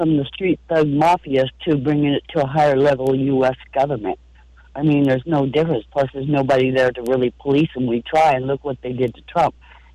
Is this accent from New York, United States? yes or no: no; Oregon, United States; I mean, I grew up here mainly in Oregon, and, you know, I remember better times.